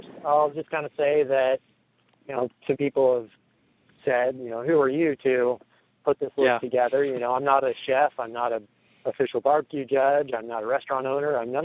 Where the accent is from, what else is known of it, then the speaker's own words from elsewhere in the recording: Missouri, United States; I grew up in Missouri, a Kansas City fan.